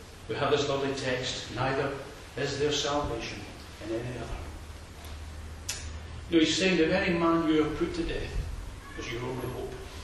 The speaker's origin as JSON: {"language": "English", "town": "Isle of Skye", "region": "Scotland", "country": "United Kingdom", "said": "We're both from the Isle of Skye, or the connection with the Highlands"}